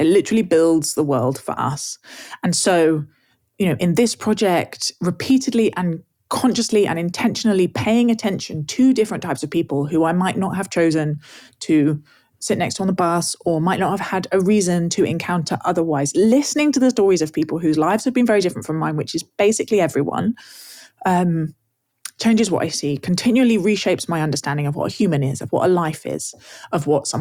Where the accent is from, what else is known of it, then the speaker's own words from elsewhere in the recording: England, United Kingdom; I'm English